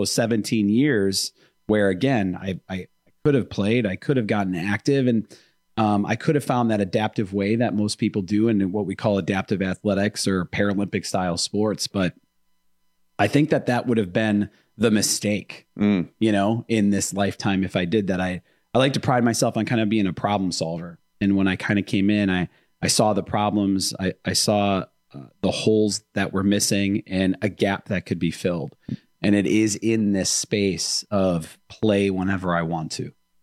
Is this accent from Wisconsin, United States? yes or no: yes; Milwaukee, Wisconsin, United States; Well, mostly, you know, born and raised in Milwaukee, Waukesha County area.